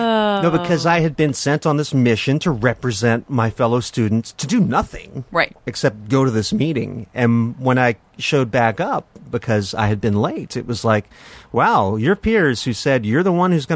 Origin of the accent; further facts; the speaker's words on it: Washington, District of Columbia, United States; the Washington Post was my hometown newspaper